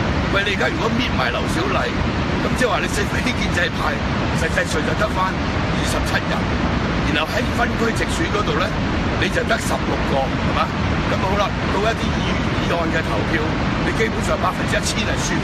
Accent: Hong Kong; 咁我哋香港人咧就硬白白睇住佢

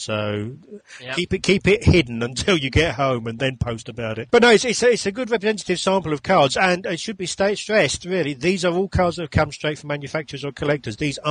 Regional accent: United States; I'm American, so, you know.

